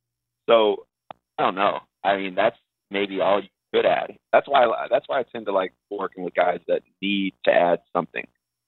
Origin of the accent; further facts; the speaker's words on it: St. Louis, Missouri, United States; I'm a Midwest boy. I grew up in St. Louis. Chicago is the closest team we have. I was born in 90.